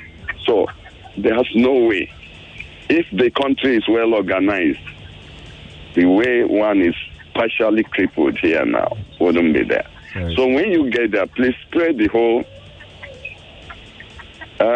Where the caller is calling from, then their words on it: Redemption Camp, Ogun, Nigeria; I'm calling from Redemption Camp.